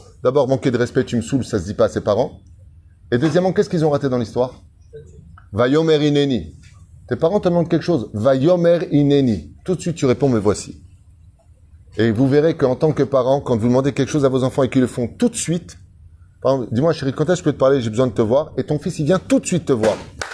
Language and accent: French; Tunisia; Bon, ça, c'est parce que je suis tunisien